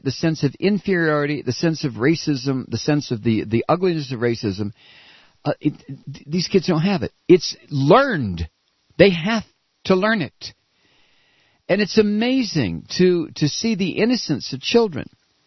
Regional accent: United States; I'm an American of a certain age, white, male, bango.

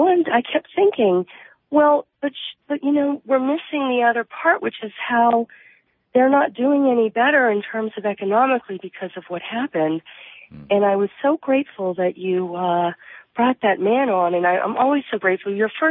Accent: Washington, District of Columbia, United States; and I was raised in Southeast, and I know you live in D.C. right now, so you know Southeast.

